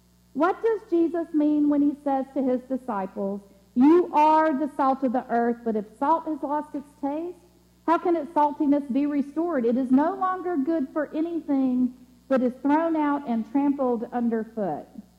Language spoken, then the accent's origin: English; Mississippi, United States; We'd go outside wearing shoes because most of the time we're from Mississippi.